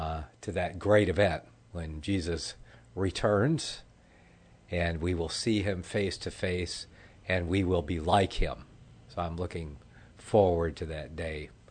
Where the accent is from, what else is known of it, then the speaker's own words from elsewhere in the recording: Michigan, United States; moved away; Michigan being my home state. I grew up around the Detroit area, born in Ann Arbor.